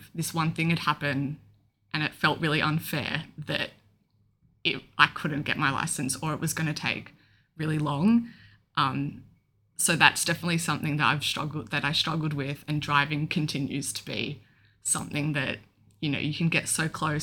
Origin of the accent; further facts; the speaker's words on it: Melbourne, Victoria, Australia; I'm 22 and I'm from Melbourne.